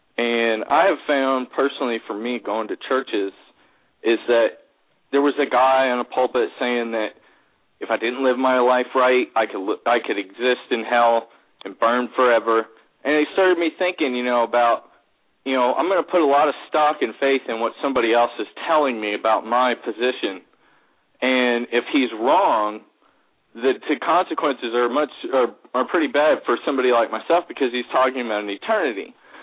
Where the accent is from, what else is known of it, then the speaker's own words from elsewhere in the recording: Texas, United States; now in Tacoma, United States; I'm from Texas, but I'm living up in Tacoma, Washington.